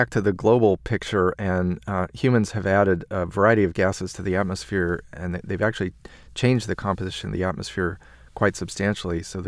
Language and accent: English; Corvallis, Oregon, United States; outside of my hometown, Corvallis, Oregon